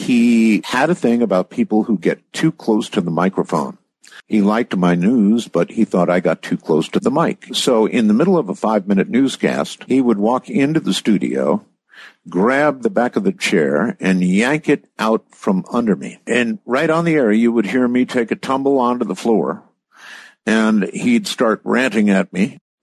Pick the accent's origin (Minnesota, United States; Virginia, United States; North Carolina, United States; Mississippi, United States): North Carolina, United States; Camp Lejeune; born there; My dad was a retired colonel from the Marine Corps, and I was born on Camp Lejeune in North Carolina.